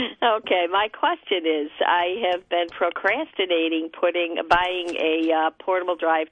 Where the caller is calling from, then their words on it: Irondequoit, New York, United States; Around Aquoit.